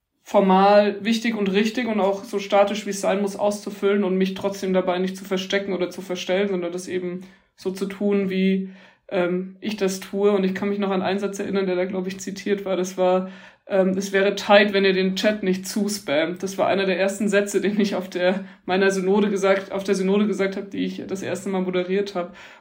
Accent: Bavaria, Germany; also ich komme aus dem Bayerischen Wald, da ist evangelisch sein die Minderheit, sind so 3,5-4% evangelisch in der Region.

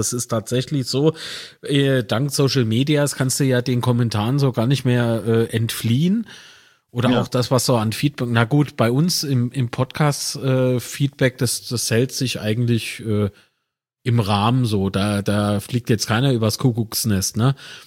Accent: Kaiserslautern, Rhineland-Palatinate, Germany; also born or lived in Zweibrücken; Ich bin in Zweibrücken geboren, das ist ein Kaff in Rheinland-Pfalz. Bin aber gefühlt groß geworden in Kaiserslautern, weil man da halt seine Jugendzeit dort verbracht hat

